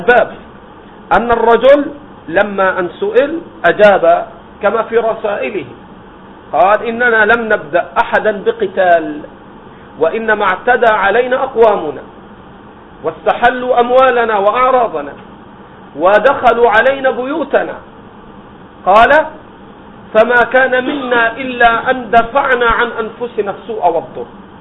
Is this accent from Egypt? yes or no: yes; Egypt; وقتلوا هناك عندنا في مصر وغدر بهم